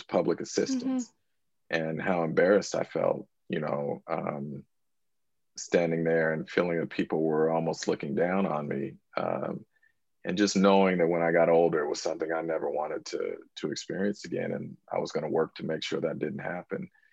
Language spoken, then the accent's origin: English; San Francisco, California, United States; I'm a San Francisco native. I was born in San Francisco.